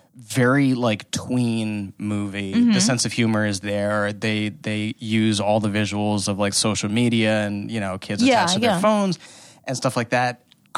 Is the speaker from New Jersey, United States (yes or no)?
yes; New Jersey, United States; I am from New Jersey, the Garden State, where at the DMV, they practically hand out copies of Kevin Smith's Clerks and say, here's a hometown boy